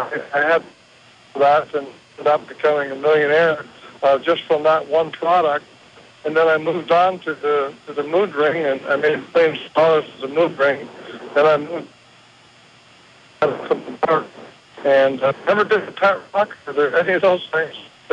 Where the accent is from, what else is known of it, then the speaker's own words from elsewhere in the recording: Canada; born there; I was born in Canada, actually